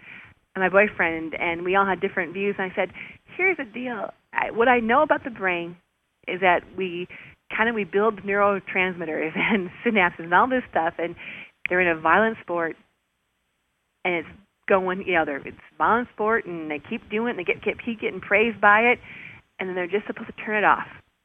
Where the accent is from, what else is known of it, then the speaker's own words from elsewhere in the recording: Chicago, Illinois, United States; I'm from Chicago.